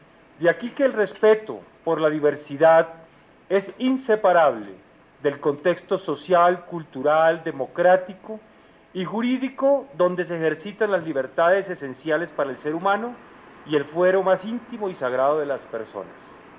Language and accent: Spanish; Colombia; debemos asumir todos como colombianos